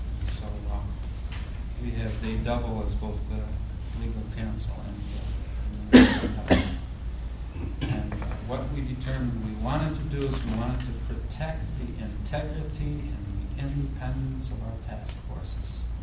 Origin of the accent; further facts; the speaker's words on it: India; And one of the things that I find as an Indian that's very disheartening is that we are only now, I think, as a matter of fact, the last few years, beginning to have any faith in ourselves or each other.